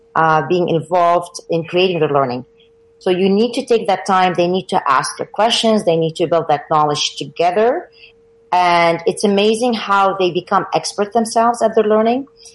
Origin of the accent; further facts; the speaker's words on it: Ottawa, Ontario, Canada; Yes. So I'm from Ottawa, Canada, and I teach French immersion.